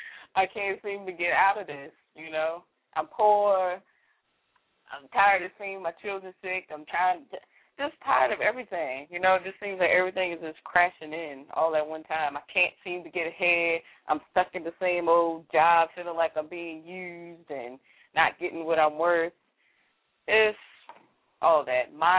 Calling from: Maryland, United States; I'm calling from Maryland.

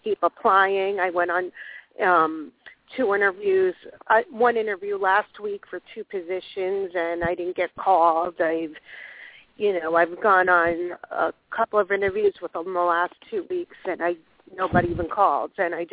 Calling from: Florida, United States; Oh, South Florida.

